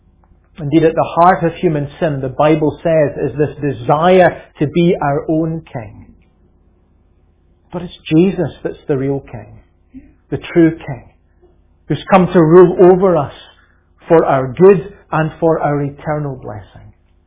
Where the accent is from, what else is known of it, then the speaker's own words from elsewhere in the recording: Scotland, United Kingdom; Not far from where I grew up in Scotland, in Lanarkshire, South Lanarkshire